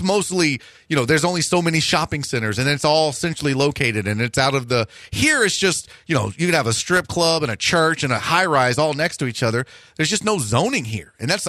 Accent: Houston, Texas, United States; I'm from Houston

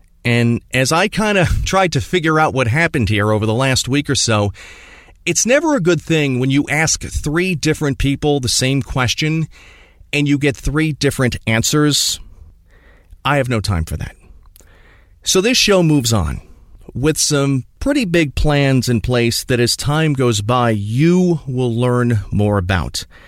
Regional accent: New Jersey, United States; I'm from New Jersey, so this is not New York, not Philadelphia. I'm proud that it's a New Jersey sound

